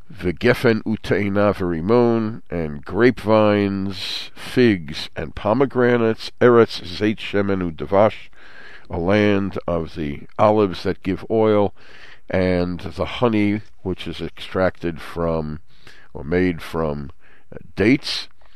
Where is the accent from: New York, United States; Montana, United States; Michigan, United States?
New York, United States; Brooklyn; moved away as an adult; also born or lived in Queens; now in Israel; I grew up in New York area. I shouldn't say that. I grew up in the sovereign state of Brooklyn and then moved to Queens before I came in Aliyah.